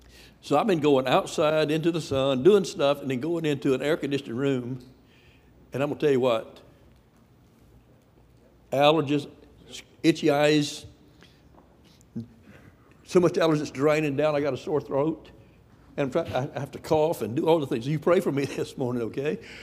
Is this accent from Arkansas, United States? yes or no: no; Florida, United States; I've born and raised in Florida, but I've been gone so long.